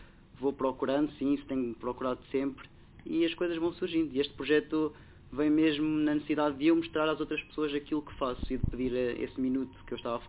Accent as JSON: {"language": "Portuguese", "town": "Matadouces", "region": "Aveiro", "country": "Portugal", "tie": "born or raised there", "said": "Aveiro, sim, mais propriamente de Cacia. Sim."}